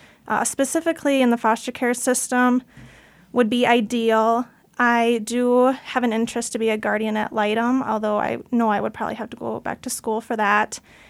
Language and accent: English; Minnesota, United States; Yeah, I'm from Minnesota.